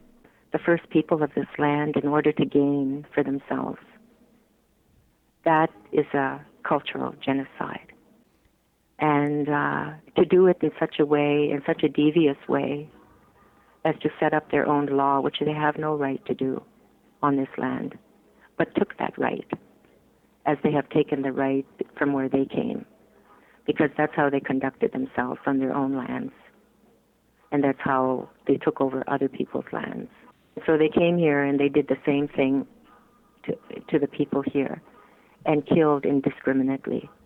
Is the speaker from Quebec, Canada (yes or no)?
no; Standing Buffalo Reserve, Saskatchewan, Canada; I was brought up with my mother's side, Dakota. I was brought up on Standing Buffalo Reserve, the Qu'Appelle Valley.